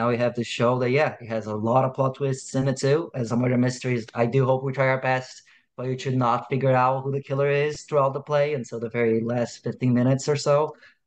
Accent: Brazil; English is a second language; now in United States; Big inspirations for me growing up in Brazil, as I was preparing to come here with my New York theater dreams, like many people around the world has.

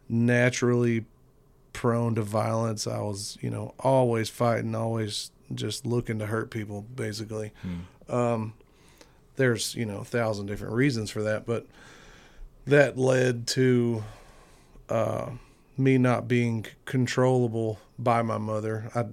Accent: Canyon, Texas, United States; I am fixing to be 37. I was born and raised in Canyon, Texas.

